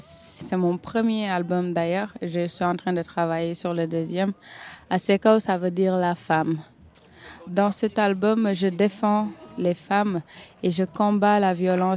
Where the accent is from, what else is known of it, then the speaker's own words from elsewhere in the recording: Bignona, Ziguinchor, Senegal; Je suis de Bignona. D'accord. J'ai de la famille à Ziguinchor aussi. Donc la Casamance, c'est mes origines.